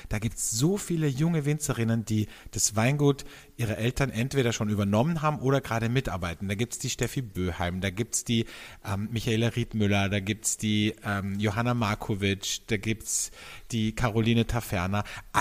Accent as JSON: {"language": "German", "country": "Austria", "said": "wie man bei uns in Österreich sagt"}